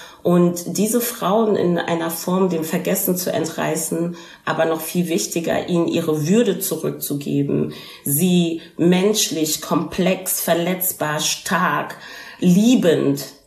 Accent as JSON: {"language": "German", "country": "Germany", "said": "ich sage, ich bin Deutsche, ist es damit erledigt. Nur in Deutschland muss ich immer wieder erklären."}